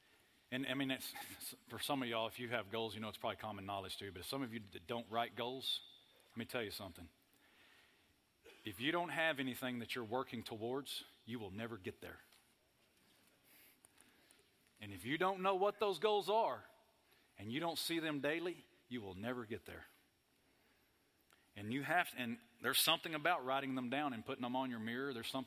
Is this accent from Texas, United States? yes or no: yes; Texas, United States; And I'm a Texan, but I'm thinking about moving to Bahamas, you know.